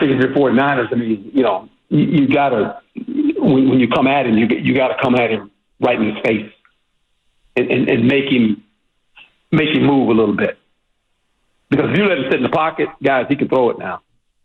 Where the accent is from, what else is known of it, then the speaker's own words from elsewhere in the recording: West Coast, United States; and I'm from the West Coast. I'm like, I grew up on the West Coast